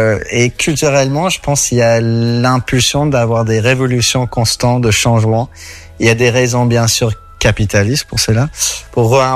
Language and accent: French; Brussels, Belgium; now in Paris, France; on parle anglais entre nous, même si on a grandi à Bruxelles